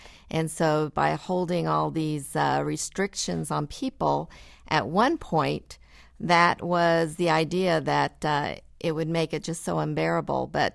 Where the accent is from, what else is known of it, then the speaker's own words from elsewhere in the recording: Florida, United States; as a Mexican-American, looking at what's happening with Cuban-Americans, even though I grew up in Florida